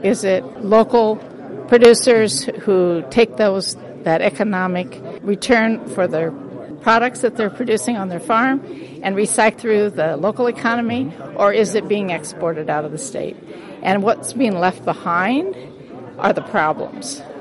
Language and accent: English; Iowa, United States; I grew up in Hamilton County, and again, we've traditionally had a lot of hog production when I was growing up in that area of the county.